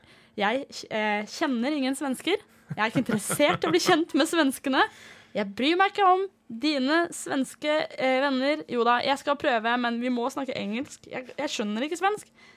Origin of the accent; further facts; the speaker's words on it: Denmark; born there; Norwegian is a second language; also born or lived in Norway; For jeg er født i Danmark, så flyttet jeg til Norge, jeg lærte meg norsk. Og så flyttet jeg tilbake til Danmark for å gå på videregående på en rar internatskole.